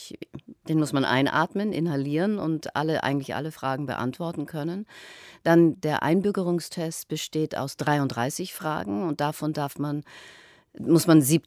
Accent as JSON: {"language": "German", "region": "Vienna", "country": "Austria", "tie": "born or raised there", "said": "Das ist die Wiener Herkunft auch. Das ist ja, ich bin ja in Grinzing groß geworden, wo die Heurigen sind."}